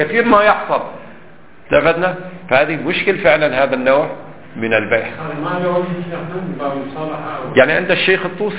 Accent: Lebanon; ولما زال عندنا في لبنان يباع القمح كيف؟ بالكيل لا بالوزن.

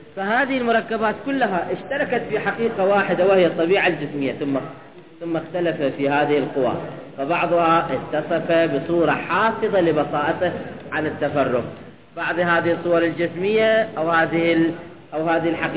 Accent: Baghdad, Baghdad Governorate, Iraq; لعشان الحجر لعدها كلمة بغدادية، أثبت على أنه أنا بغدادي

